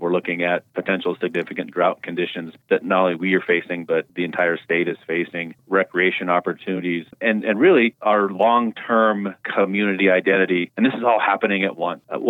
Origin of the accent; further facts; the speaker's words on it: Colorado, United States; I was raised in Moffat County. I have been here most of my childhood and adult life.